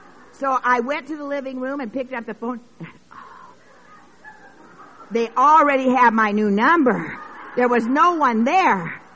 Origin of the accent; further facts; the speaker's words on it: Nebraska, United States; I grew up in Nebraska in a little town of about 300, and then later 300 to 500, and later another little town of about 2,000.